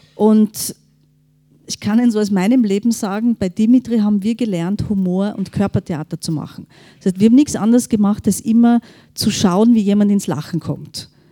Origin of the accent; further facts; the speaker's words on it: Styria, Austria; now in Vienna, Austria; ich selber bin Steirerin und lebe in Wien